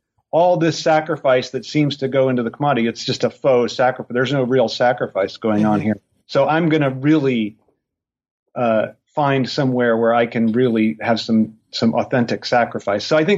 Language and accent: English; Ireland; I am Irish.